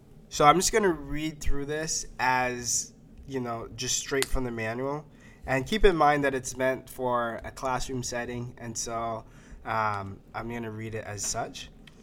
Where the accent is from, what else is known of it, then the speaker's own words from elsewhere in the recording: Belize; Star likes to just expose me, you know, because I'm from Belize. Belizeans never get sick.